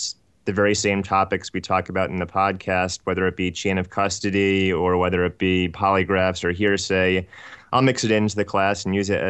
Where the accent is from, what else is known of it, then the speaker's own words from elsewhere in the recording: Virginia Beach, Virginia, United States; I grew up in Virginia Beach, about 15 minutes away from the beach. I went to college at the University of Virginia and law school at William & Mary.